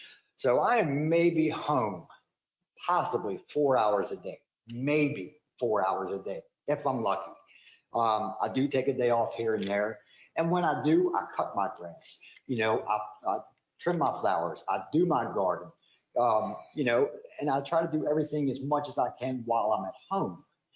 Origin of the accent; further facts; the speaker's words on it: Baltimore, Maryland, United States; We're originally from Baltimore, so we didn't actually have this kind of, you know, issues or anything about by putting buildings somewhere.